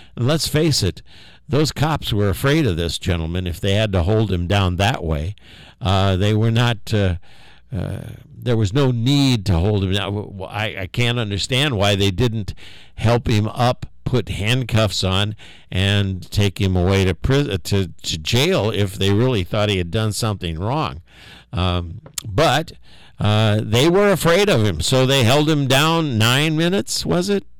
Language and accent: English; South Bend, Indiana, United States; I grew up in South Bend, Indiana. I went to school at South Bend Central, which is about 30-35% African American.